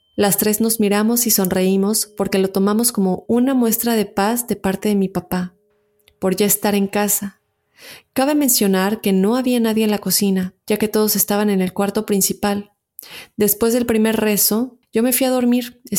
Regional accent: Veracruz, Mexico; now in Austin, United States; Soy originaria de Veracruz, México. Actualmente radico en Austin, Texas, desde donde te escucho.

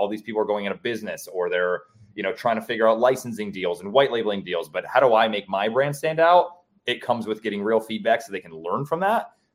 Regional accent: Cleveland, Ohio, United States; So I'm actually from the Midwest as well. I grew up in Cleveland, Ohio.

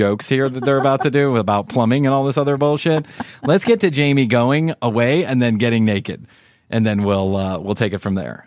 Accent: United States; But of course, I'm American, so.

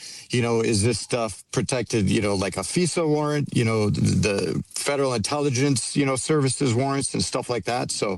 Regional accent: Michigan, United States; now in Tucson, United States; Yeah, well, I'm originally from Michigan, and we've been out here in Tucson for almost 30 years

